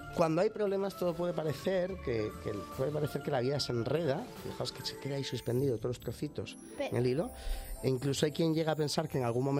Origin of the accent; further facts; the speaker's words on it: Galicia, Spain; Claro, eso te iba a decir, porque yo soy de Galicia y el cuerpo me pide en estas fechas, ya sabéis.